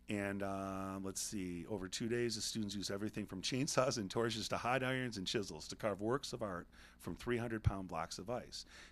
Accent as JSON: {"language": "English", "town": "Livonia", "region": "Michigan", "country": "United States", "tie": "born or raised there", "said": "I grew up in Livonia"}